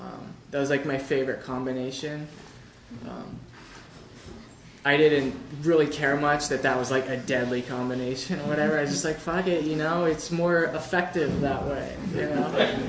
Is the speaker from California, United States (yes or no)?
yes; Berkeley, California, United States; I grew up in Berkeley. I grew up in Berkeley, you know, and it sucked.